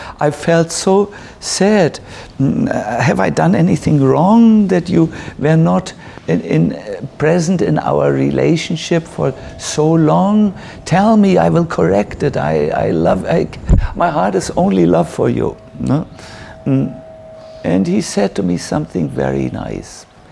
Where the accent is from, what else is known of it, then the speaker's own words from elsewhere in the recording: North Germany, Germany; English is a second language; I'm from North Germany, and sometimes when I don't edit my language, it's impossible, you know.